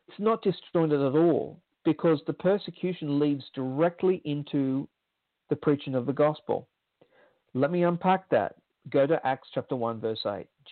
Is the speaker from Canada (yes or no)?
no; Australia; And this is a major concern for me being an Australian, because China has been very, very, very belligerent.